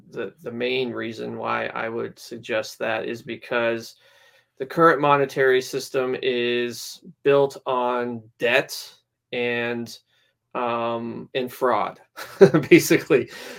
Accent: Canada; Unfortunately, I'm from the Communist Republic of Canada, so no.

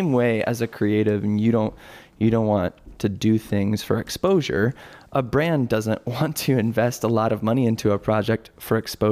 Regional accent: Florida, United States; let's go back to my hometown in Florida

